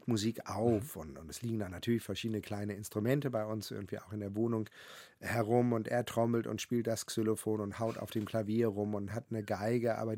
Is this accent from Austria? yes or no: no; Wilhelmshaven, Lower Saxony, Germany; Ich war, glaube ich, noch keine 10 in meiner Heimatstadt Wilhelmshaven